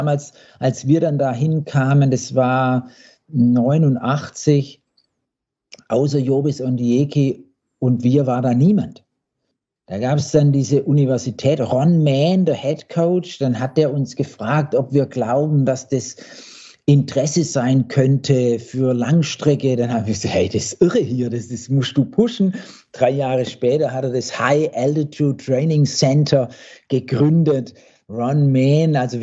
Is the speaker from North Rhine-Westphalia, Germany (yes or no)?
no; Blaubeuren, Baden-Württemberg, Germany; Blaubeuren, wo ich herkomme.